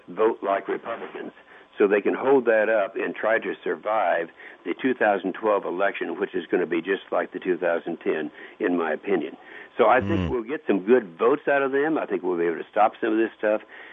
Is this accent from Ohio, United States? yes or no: no; Oklahoma, United States; I'm from Oklahoma. Michael, the first hydraulic fracturing was done in 1948 in my state of Oklahoma.